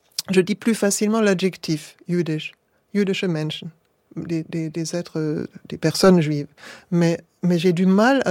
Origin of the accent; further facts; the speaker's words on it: Germany; French is a second language; moi, en tant qu'allemande non juive